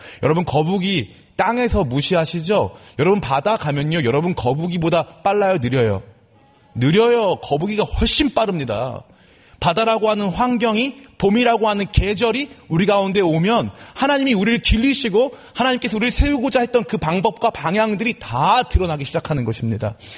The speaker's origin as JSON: {"language": "Korean", "town": "Samgakji", "region": "Seoul", "country": "South Korea", "tie": "born or raised there", "said": "저는 여기 삼각지에 살았습니다. 오랫동안 삼각지에 어렸을 적에 살았는데 우리 집은 너무나 가난했어요."}